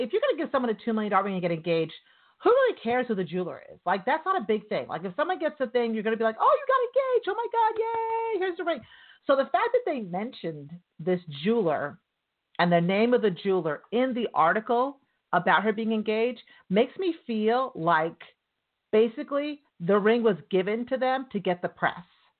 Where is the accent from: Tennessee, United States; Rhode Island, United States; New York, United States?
New York, United States; Trust me, I'm from New York, I know about back scratching.